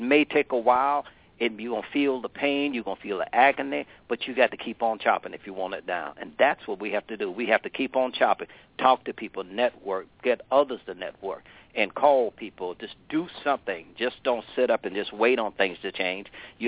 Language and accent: English; Georgia, United States; now in South Carolina, United States; I'm from Southeast Georgia originally. I've been in South Carolina going on almost 40 years.